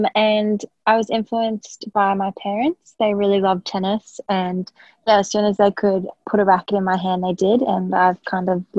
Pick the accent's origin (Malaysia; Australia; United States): Australia; Townsville, Queensland; born there; I was born in Townsville, and there was a few like kind of local tennis courts that I'd go to with my dad.